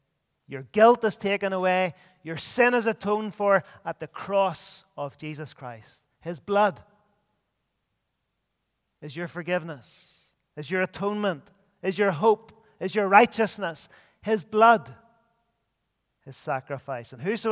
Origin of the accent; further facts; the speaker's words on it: Belfast, Northern Ireland, United Kingdom; I remember growing up in Belfast, down near the docks, there used to be an oil refinery.